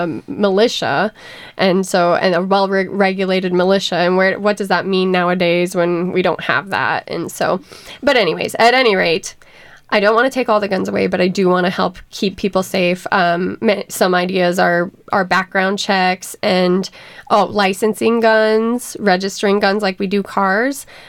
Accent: Iowa, United States; So I grew up in Northwest Iowa, a very rural part of Iowa.

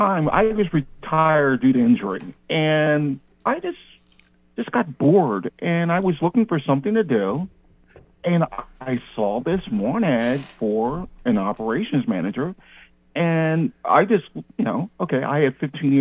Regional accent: New Jersey, United States; Where I grew up in New Jersey, which is, I was born in Cumberland County. Cumberland County is rather rural in a lot of places. It's known for growing eggplants.

